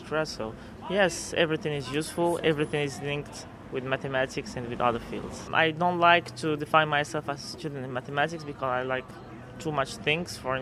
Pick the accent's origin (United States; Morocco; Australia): Morocco; now in Paris, France; I'm from Morocco and I live in France, in Paris.